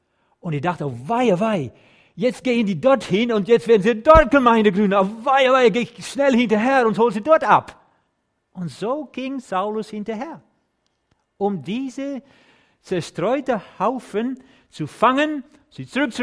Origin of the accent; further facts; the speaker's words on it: Netherlands; German is a second language; Also ich bin ja Holländer. Ich spreche normalerweise schon Deutsch, aber das ist keine leichte Sprache.